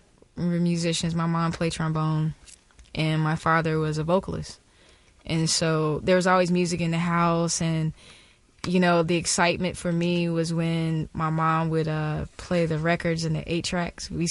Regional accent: the South, United States; because, you know, I am from the South, so I got to listen to my dirty, dirty South.

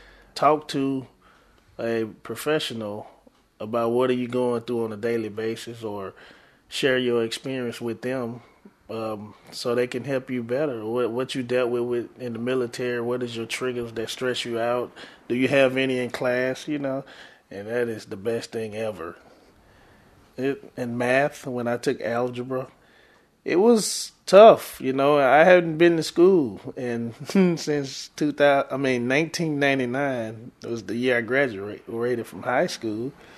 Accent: Mississippi, United States; I've been around these guns my whole life, even growing up in Mississippi

